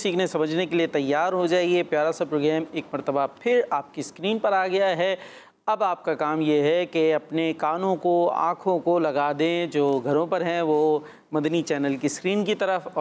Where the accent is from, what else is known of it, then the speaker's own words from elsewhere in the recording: Karachi, Sindh, Pakistan; ہم کراچی والے ہیں، ہمارا الگ حساب کتاب ہوتا ہے تھوڑا سا